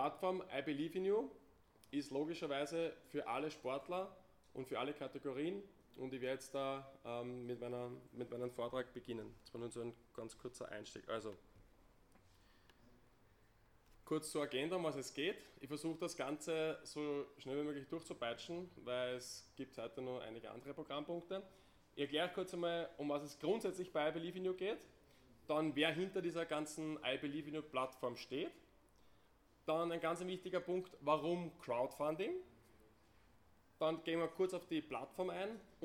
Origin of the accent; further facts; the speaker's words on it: Lower Austria, Austria; Ich bin ein Niederösterreicher und bin halt meistens im Osten von Österreich unterwegs.